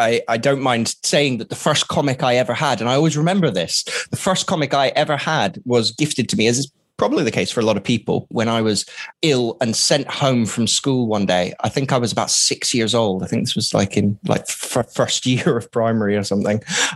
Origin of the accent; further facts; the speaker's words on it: Catalonia, Spain; I spent a large part of kind of my later childhood growing up in Spain. And I actually lived in Catalonia.